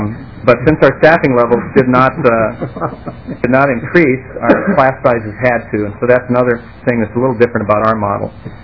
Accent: Farmington, Minnesota, United States; I am from Farmington, Minnesota.

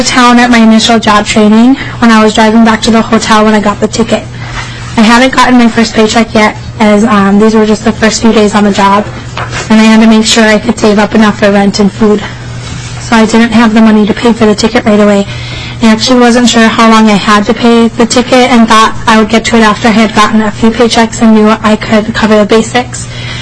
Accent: Otsego, Minnesota, United States; born or raised there; now in Minneapolis, United States

